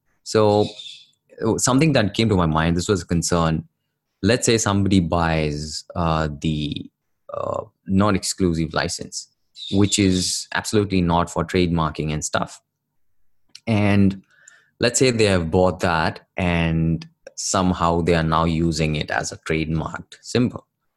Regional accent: India; Because I am from India and I know the market here.

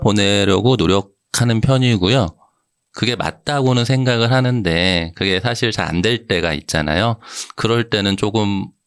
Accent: Gunsan, North Jeolla, South Korea; 빵을 즐겨 먹는 편은 아니지만 저희 고향집 근처에 있는 이성당은 가끔 가게 됩니다.

